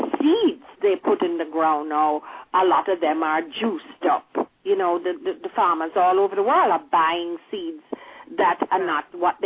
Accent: Jamaica; I always am just so grateful to have had the time I did when I grew up in Jamaica.

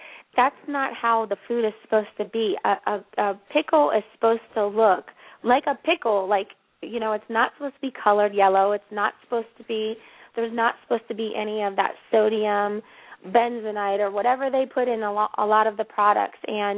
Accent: Canton, Ohio, United States; So I grew up in Canton, Ohio. I was born and raised.

